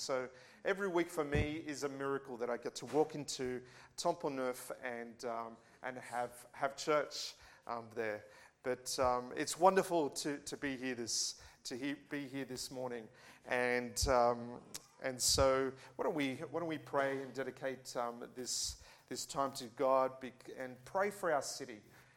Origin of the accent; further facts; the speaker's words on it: Australia; accent: Australian; is everyone understanding my Australian accent?